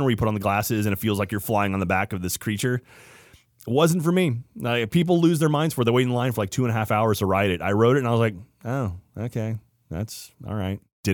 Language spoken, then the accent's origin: English; South Island, New Zealand; As a New Zealander at the bottom of the South Island, I feel a little theme park deprived.